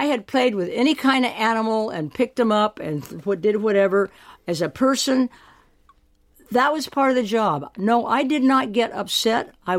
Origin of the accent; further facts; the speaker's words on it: Taos, New Mexico, United States; He had taken care of my father, and he knew I was from Taos, New Mexico.